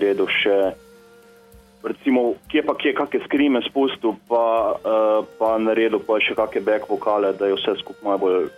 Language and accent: Slovenian; Zasavje, Slovenia; pač v teh krajih, kjer izhajamo iz Zasavjah, se pravi Hrastnik, Trboljah